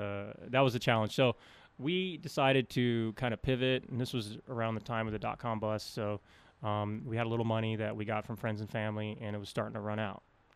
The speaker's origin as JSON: {"language": "English", "town": "Las Vegas", "region": "Nevada", "country": "United States", "tie": "born or raised there", "said": "Well, I grew up in Las Vegas, like you mentioned, native of Las Vegas, actually. Very native of Las Vegas."}